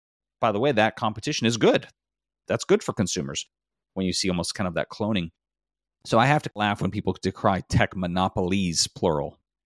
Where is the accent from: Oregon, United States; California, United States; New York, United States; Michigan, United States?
California, United States; my first experience working in politics was for my hometown congressman from California